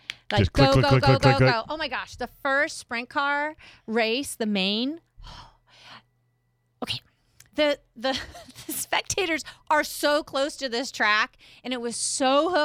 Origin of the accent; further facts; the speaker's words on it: California, United States; We're like, oh, my God, we're from Southern California.